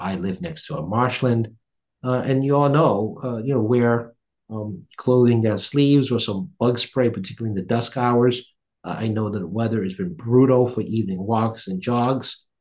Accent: Quincy, Massachusetts, United States; I'm from Quincy. It's not that bad a ride.

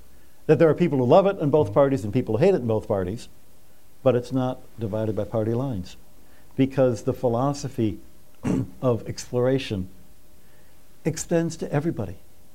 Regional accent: Michigan, United States; I grew up in Michigan on the shores of Lake Huron

